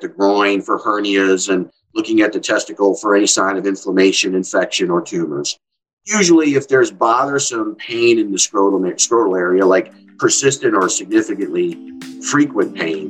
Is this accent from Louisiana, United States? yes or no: no; West Point, New York, United States; I'm from New York, originally from the big city, but then we moved upstate to the West Point area.